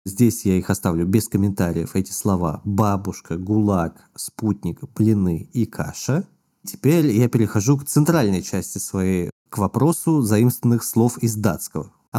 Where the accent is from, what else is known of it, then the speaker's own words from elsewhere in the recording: Yakutsk, Sakha Republic, Russia; now in Moscow, Russia; я тоже вот из Якутска переехал в Москву, и мне гораздо как-то легче переносила зима.